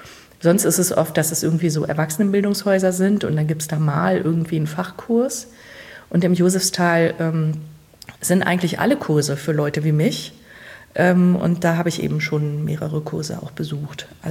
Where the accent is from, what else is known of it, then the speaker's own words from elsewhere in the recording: Hildesheim, Lower Saxony, Germany; moved away as an adult; also born or lived in Freiburg im Breisgau; now in Bremen, Germany; ich bin in Hildesheim geboren und bin, als ich 19 war, weggezogen zu einem freiwilligen sozialen Jahr. War aber weiter in Niedersachsen und dann bin ich zum Studium nach Freiburg im Breisgau gegangen